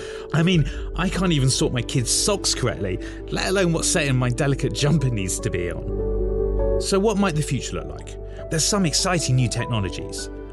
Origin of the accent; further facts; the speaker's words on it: London, United Kingdom; I'm originally from London. I'm only pretending to live in Yorkshire.